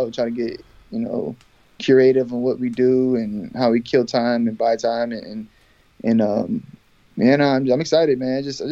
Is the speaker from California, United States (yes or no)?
no; Tampa, Florida, United States; Like I grew up in Tampa, Florida